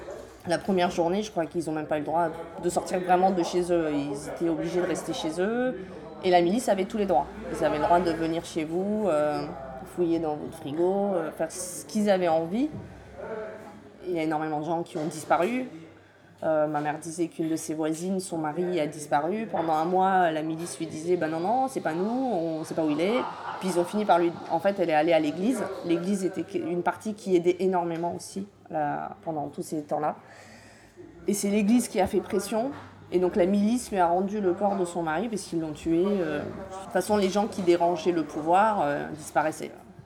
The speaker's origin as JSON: {"language": "French", "town": "Lubin", "region": "Lower Silesian Voivodeship", "country": "Poland", "said": "je suis polonaise. Je viens de Lubin, qui est une ville au sud de la Pologne, une ville un peu dans le centre où il y a énormément de mines."}